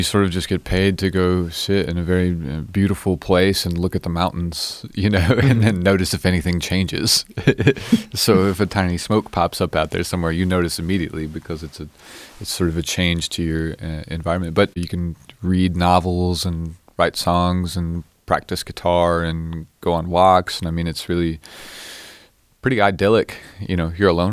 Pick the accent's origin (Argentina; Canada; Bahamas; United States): Canada; Grasmere, British Columbia; also born or lived in Fernie; I was born in Fernie, just north of the Canadian border. But my folks have lived most of our lives in Grasmere, which is a tiny ranching community just north, 5-6 miles north of the border.